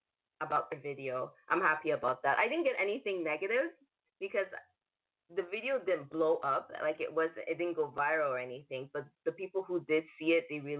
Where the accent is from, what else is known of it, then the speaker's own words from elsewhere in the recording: Canada; Okay, I'm from Canada. I'm born in Canada. My parents are from Cameroon.